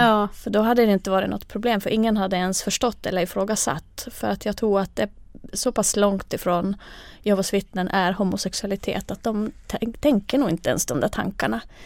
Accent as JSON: {"language": "Swedish", "country": "Finland", "first_language": "Finnish", "second_language": "Swedish", "moved": "as an adult", "lives_now": "Sweden", "said": "dels har jag inte kunnat svenska förut. Jag flyttade till Sverige när jag var 18. Och jag är helt, alltså jag är från finsk talande del av Finland. Så att jag har lärt mig svenska här i Sverige."}